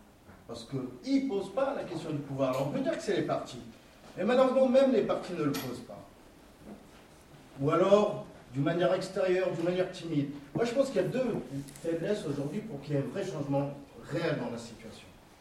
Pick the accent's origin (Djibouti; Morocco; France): Morocco; Je suis marocain comme toi.